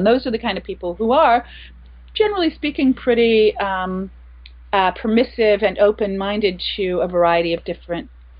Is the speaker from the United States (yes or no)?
yes; Indianapolis, Indiana, United States; also born or lived in Chicago; Well, I was born in Hendricks County, Indiana, and raised in Indianapolis, Indiana.